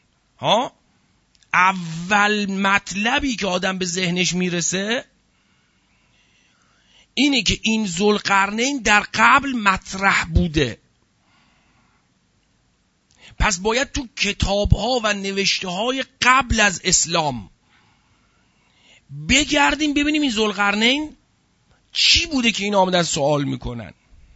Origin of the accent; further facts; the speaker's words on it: Iran; ما هم ایرانیم، دوست داریم ایرانو،